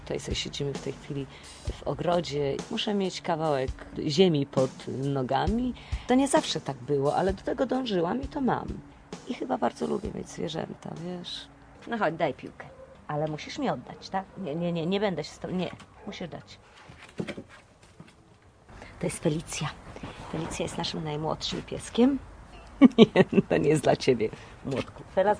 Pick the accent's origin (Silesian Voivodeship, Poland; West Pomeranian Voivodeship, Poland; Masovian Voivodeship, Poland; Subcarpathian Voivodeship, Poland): West Pomeranian Voivodeship, Poland; Szczecinek; moved away as an adult; Ja dzieciństwo spędziłam w Szczecinku, tam się urodziłam, tam do pełnoletności wszystkie szkoły pokończyłam